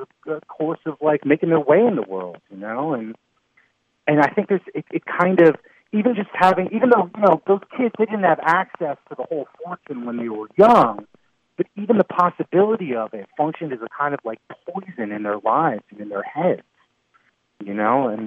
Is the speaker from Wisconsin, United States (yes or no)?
no; New Jersey, United States; Me, I grew up, I was born here in the city, and then I grew up in Jersey. You know, I had like a suburban upbringing.